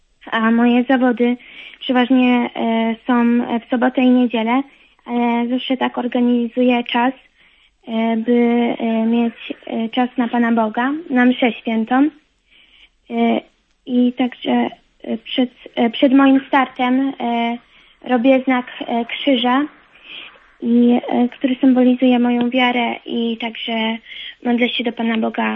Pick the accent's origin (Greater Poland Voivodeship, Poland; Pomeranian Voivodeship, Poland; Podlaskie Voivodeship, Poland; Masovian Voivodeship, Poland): Pomeranian Voivodeship, Poland; Gdańsk; Jestem z Gdańska, ale teraz obecnie trenuję w Toruniu na lodowisku Tortor, łyżwiarstwo figurowe.